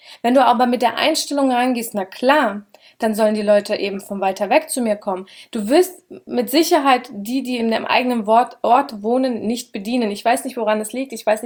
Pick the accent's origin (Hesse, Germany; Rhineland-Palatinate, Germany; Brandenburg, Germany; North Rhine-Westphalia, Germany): Hesse, Germany; Schotten; Also Schotten, da wo ich herkomme, das sind ungefähr 12.000 Einwohner mit den Käffern drumherum, verständlicherweise, also nicht direkt Kernstadt Schotten. Und es ist eine Kleinstadt. Und unsere größere Stadt, Großstadt ist Gießen.